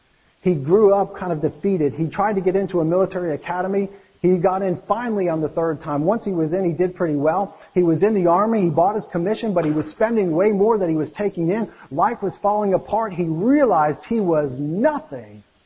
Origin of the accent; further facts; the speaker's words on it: United States; I'm an American, but I'd heard his name